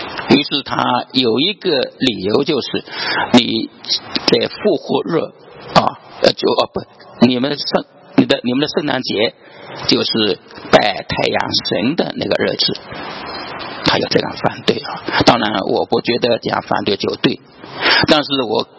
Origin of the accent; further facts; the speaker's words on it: Yuhuan, Zhejiang, China; 我来自浙江的台州玉环，就是宁波跟温州的中间。